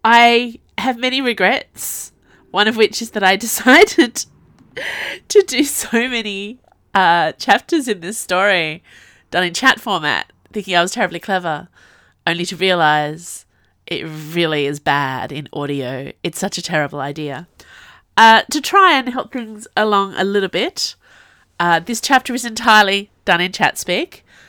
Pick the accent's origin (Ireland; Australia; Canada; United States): Australia; I'm Australian